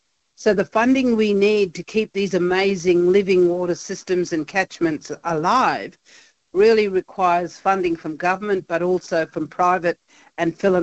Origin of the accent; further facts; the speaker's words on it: Broome, Western Australia, Australia; born there; today I'm speaking with you in Broome, Western Australia, which is my home. So I was born in Broome, but my traditional lands and waters and the work that I do is really based around the Marawara, the Fitzroy River.